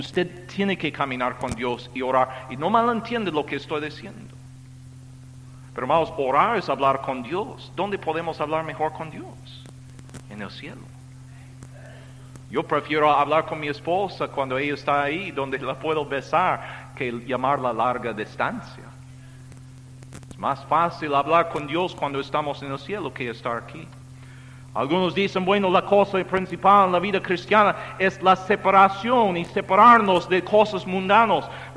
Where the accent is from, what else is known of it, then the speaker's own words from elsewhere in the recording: Carlsbad, California, United States; Yo crecí en Carlsbad, California, Estados Unidos.